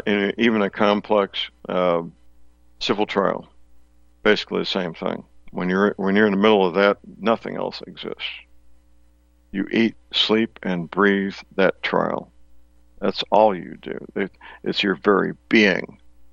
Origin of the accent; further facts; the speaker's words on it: St. Louis, Missouri, United States; I was giving speeches around my hometown, St. Louis, mostly focused on Second Amendment issues.